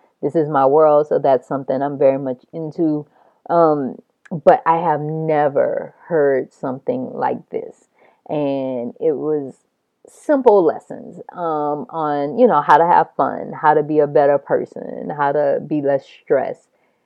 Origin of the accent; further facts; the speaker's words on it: the South, United States; And I think as a person from the South, it resonated to me.